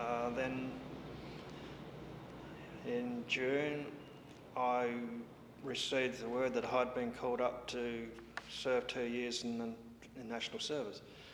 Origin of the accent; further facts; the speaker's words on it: Coulter, South Australia, Australia; also born or lived in Port Lincoln / Mount Drummond; I was born in Port Lincoln. I lived at a little town called Coulter for 10 years. That was my grandmother's place. Then we moved up to our family farm at a place called Mount Drummond in 1961.